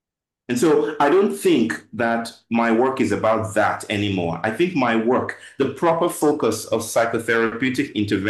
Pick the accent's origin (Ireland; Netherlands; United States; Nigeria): Nigeria; growing up in Christian Nigeria, I used to think that the soul, because even now, we're a highly evangelical, Pentecostal, Christian arrangement.